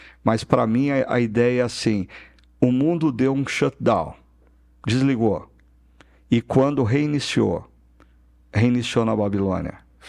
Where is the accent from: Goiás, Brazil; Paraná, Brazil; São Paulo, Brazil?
São Paulo, Brazil; está mais complicado do que quando eu era menino em São Paulo